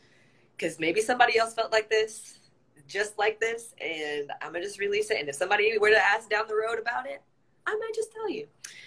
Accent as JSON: {"language": "English", "town": "Savannah", "region": "Georgia", "country": "United States", "tie": "born or raised there", "said": "I didn't grow up there. I grew up in Savannah, but not on Tybee."}